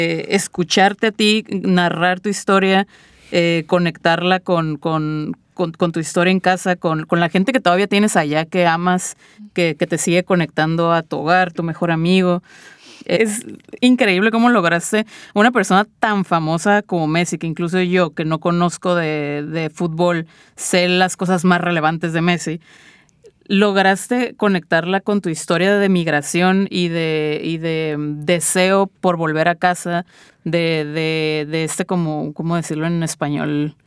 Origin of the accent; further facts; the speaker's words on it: Mexico; soy una mujer mexicana, soy una mujer en México, que es un país sumamente machista